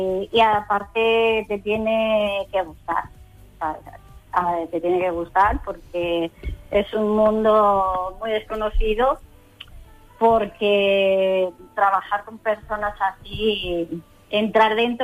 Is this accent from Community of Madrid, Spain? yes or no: yes; Madrid, Community of Madrid, Spain; De aquí, de Madrid.